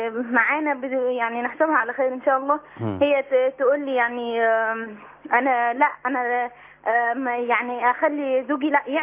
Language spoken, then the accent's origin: Arabic; Egypt; now in Saudi Arabia; أنا مصرية بس مقيمة في السعودية.